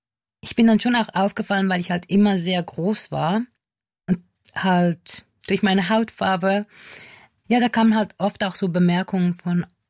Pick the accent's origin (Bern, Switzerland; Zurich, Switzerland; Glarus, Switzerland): Glarus, Switzerland; also ich komme aus Glarus und das ist für mich schon immer noch so ein großes Gefühl von Zuhause